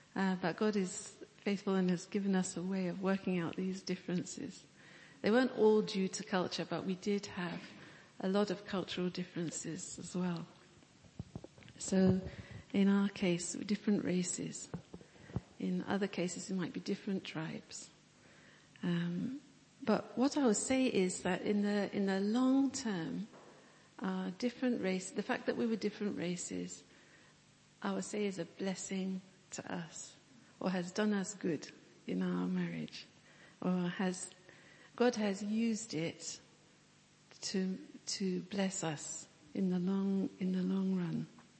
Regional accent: England, United Kingdom; now in Ghana; I'm from England. John is from Ghana. And we live in Ghana.

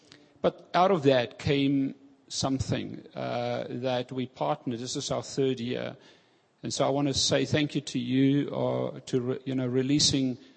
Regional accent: Pretoria, Gauteng, South Africa; also born or lived in Cape Town; I was born in Cape Town. I moved there when I was a lighty and grew up in Pretoria, so we're like Afrikaners. To shock you, I come out of the Broederbond, you know, believe it or not. That's where I find some of my roots.

